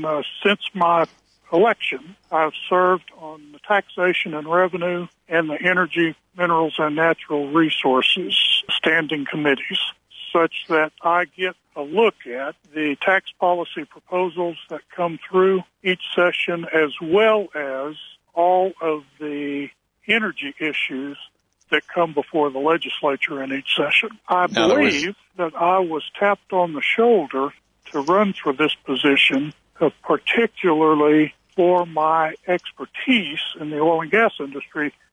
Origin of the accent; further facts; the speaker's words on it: Louisiana, United States; moved away as an adult; now in New Mexico, United States; I was transplanted from South Louisiana to Southern New Mexico some 40 years ago with a major oil company as a part of their engineering group